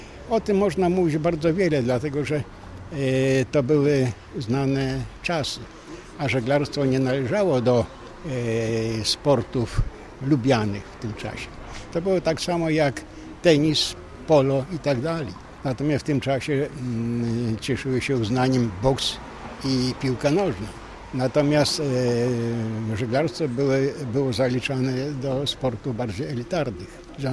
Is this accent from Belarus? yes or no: no; Podolia, Ukraine; now in Bydgoszcz, Poland; Ja wywodzę się z Podola. Miałem bliżej do gór niż do morza, ale z nakazu pracy znalazłem się w Bydgoszczy.